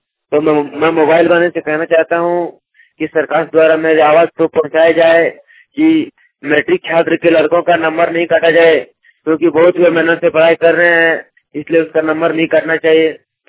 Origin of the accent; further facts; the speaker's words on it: Jharkhand, India; जिला जामताड़ा का रहने वाला हूँ।